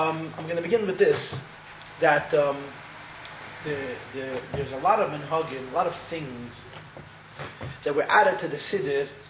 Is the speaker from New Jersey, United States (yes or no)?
no; New York, United States; Okay, I'm a visitor from New York, and thank you for having me.